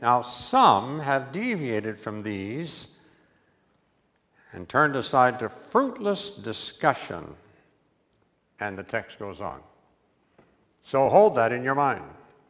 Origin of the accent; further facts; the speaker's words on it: West Virginia, United States; I'm from West Virginia. I never seen nothing quite that big before.